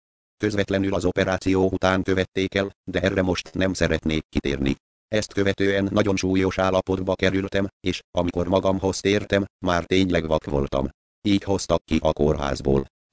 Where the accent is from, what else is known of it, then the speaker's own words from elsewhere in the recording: Kondoros, Békés, Hungary; moved away as an adult; now in Budapest, Hungary; 28 éves. 18 éves korom óta élek Budapesten, de vidéken születtem, és Békés megyében, Kondoroson laktam. Szüleim és testvéreim most is ott élnek.